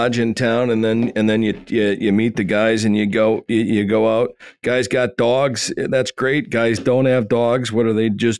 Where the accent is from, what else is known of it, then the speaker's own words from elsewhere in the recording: Oshkosh, Wisconsin, United States; I grew up in Oshkosh, Wisconsin. And my dad was a big pheasant hunter.